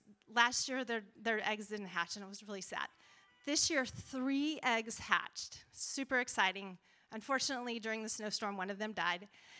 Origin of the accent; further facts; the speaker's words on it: Lubbock, Texas, United States; now in Orange County, United States; Like, I grew up in Lubbock, Texas. But the journey from Lubbock to here isn't what's so significant.